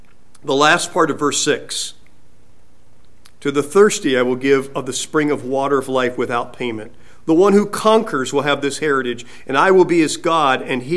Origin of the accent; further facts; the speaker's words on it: California, United States; growing up in California, sometimes when company would come from Indiana or out in the Midwest, we would take them to Hearst Castle.